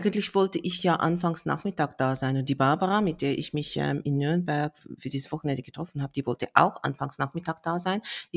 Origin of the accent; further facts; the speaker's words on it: Switzerland; Ich bin Schweizerin, ich bereite Rösti zu.